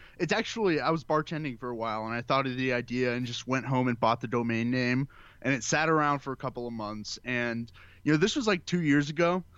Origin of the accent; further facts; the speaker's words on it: Dallas, Texas, United States; I'm from Dallas, right. Texas.